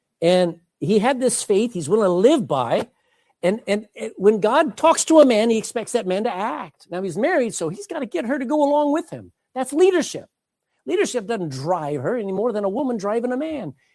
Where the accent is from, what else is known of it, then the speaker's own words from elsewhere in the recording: Texas, United States; I'm a Texan. Do you know what Texans think about the rest of the world? We don't care.